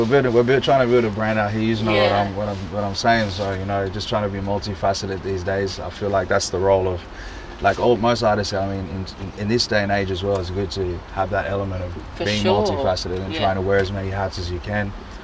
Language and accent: English; Liverpool, New South Wales, Australia; So my upbringing, I was born here in Australia. Grew up primarily in southwest Sydney in Liverpool. My background, you know, between there and then later on now towards that West Campbelltown. And background, cultural heritage, you know, Nigerian Australian